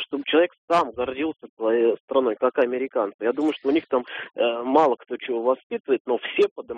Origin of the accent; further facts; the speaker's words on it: Moscow, Russia; я из Москвы.